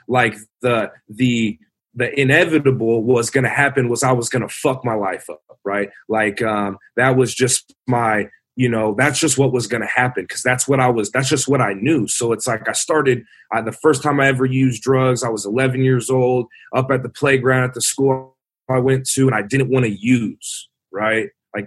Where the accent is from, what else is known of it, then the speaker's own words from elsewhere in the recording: Lincoln, Nebraska, United States; I'm from Lincoln, Nebraska. I was born and raised there, you know, raised by young ass parents.